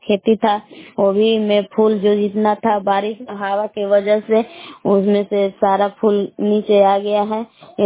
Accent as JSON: {"language": "Hindi", "town": "Bilav", "region": "Bihar", "country": "India", "said": "ग्राम बिलाव जिला कैमूर बबुआ के निवासी हूँ।"}